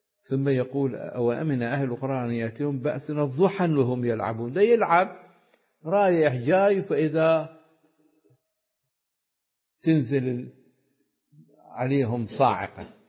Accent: Iraq; إحنا أكبر عدد من المتقاعدين عندنا في العراق نسبة إلى شعبنا

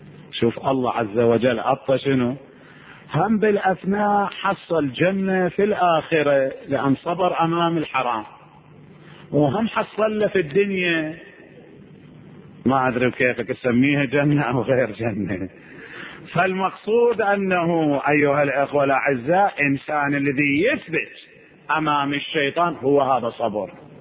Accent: Iraq; moved away; مو هذا كان حرام عندنا بالعراق

